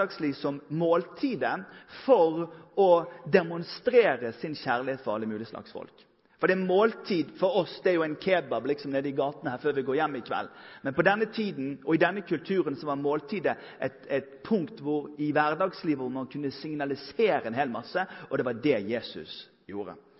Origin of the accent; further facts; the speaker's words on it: Bergen, Vestland, Norway; Ja, men altså, hør, jeg trenger ikke det for selvtilliten min, for jeg er bergenser.